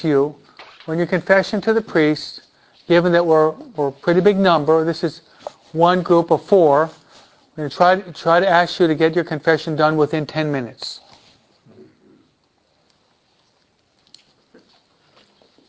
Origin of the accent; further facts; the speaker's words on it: New York, United States; I'm a New Yorker, we believe in common sense, no?